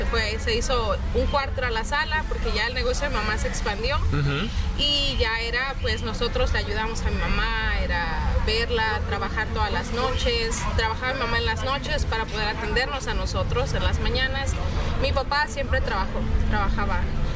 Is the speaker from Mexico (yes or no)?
yes; Pachuca, Hidalgo, Mexico; born there; En Pachuca, Hidalgo.